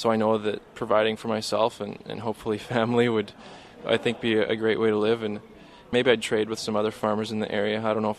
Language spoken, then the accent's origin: English; Red Deer, Alberta, Canada; But we always had a garden growing up in Red Deer.